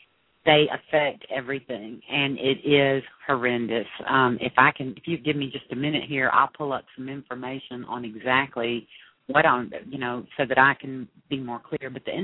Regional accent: Mobile, Alabama, United States; I'm from Mobile, Alabama. I'm a native here. I've lived here all my life except for 2 years.

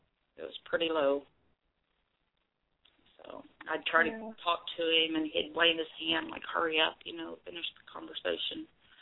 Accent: Oklahoma, United States; Yes, I've always lived here.

